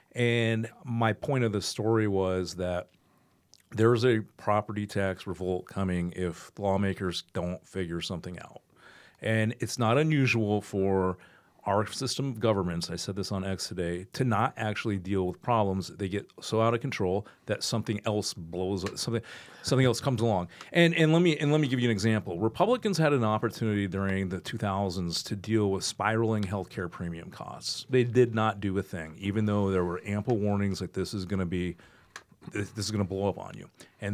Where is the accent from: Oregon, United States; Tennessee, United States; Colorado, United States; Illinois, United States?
Colorado, United States; Now again, I'm from Colorado.